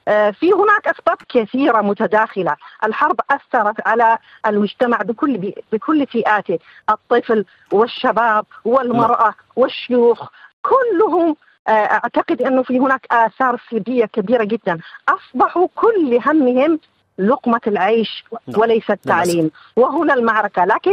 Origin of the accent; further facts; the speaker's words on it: Yemen; وأنا مرشحة وغيري من اليمن جايين حضورا لهذا المؤتمر الدولي